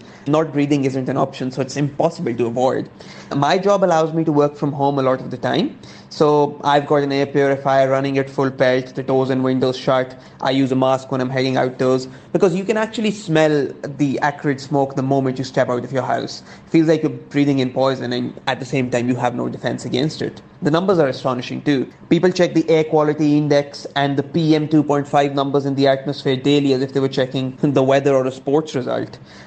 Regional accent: Lahore, Punjab, Pakistan; I was born in Lahore and I've lived here for most of my life, really.

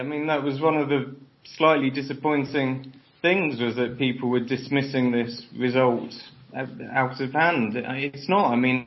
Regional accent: United Kingdom; now in Czech Republic; Despite Brexit, I'm a Brit still based in Europe, but I'm reaching out, of course, to our Commonwealth cousins

